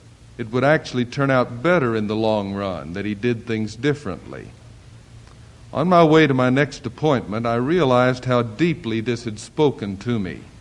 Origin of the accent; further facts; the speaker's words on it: Shawnee, Oklahoma, United States; some folks who just happened to grow up within 30 miles of my hometown, Earlsboro and Shawnee, of all places.